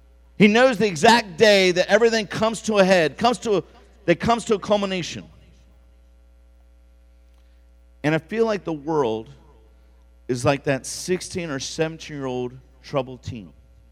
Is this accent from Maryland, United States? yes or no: yes; Baltimore, Maryland, United States; I grew up in Baltimore, so Baltimore is kind of a little heart place for me.